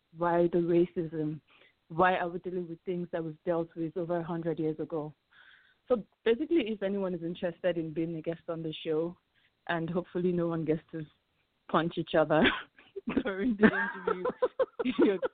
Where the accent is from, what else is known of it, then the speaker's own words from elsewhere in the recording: Nigeria; Okay, I'm from Nigeria, proudly Nigerian.